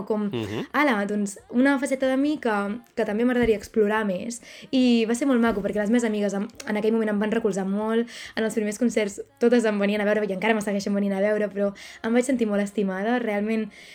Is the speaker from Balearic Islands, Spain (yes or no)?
no; Catalonia, Spain; soc qui soc perquè soc de l'Empordà